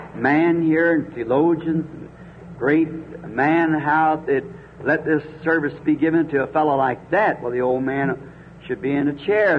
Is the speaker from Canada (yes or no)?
no; Ireland; being Irish, my people are Catholic.